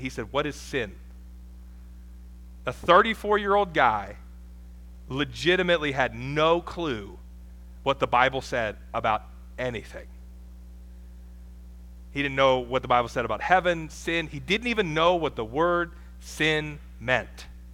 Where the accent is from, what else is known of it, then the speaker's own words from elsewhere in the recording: Ohio, United States; I'm from Ohio, okay? Because they are just, woo, that's a dirty word up there. I'm like, I'm from the South. And so I say that. I live closer to Kentucky than Columbus, kind of.